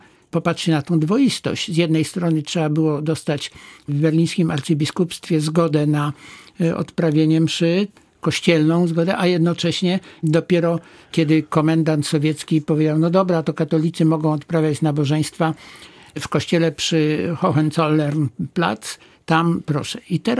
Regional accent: Poznań, Greater Poland Voivodeship, Poland; co ja na to mogę, że jestem poznaniakiem, no.

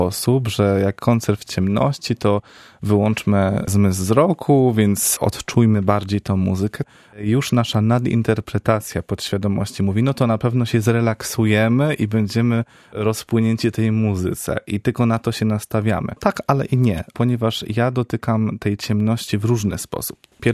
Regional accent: Wejherowo, Pomeranian Voivodeship, Poland; moved away as an adult; also born or lived in Warsaw / Dubai; a pochodzę z Pomorza, z Wejherowa

